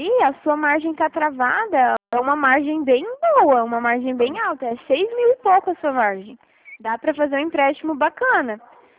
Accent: Paraná, Brazil; Eu sou aqui do Paraná.

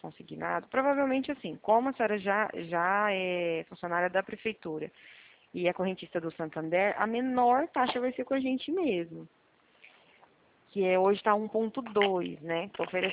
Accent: Presidente Bernardes, São Paulo, Brazil; Eu trabalho em Prudente, né? Mas eu moro em Bernardes. Desde pequenininha.

